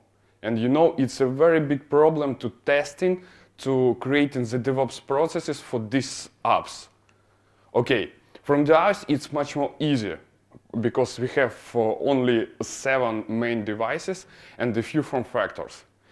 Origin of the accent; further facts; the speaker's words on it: Ukraine; now in France; Yes, officially I am from Ukraine, but now I'm living in France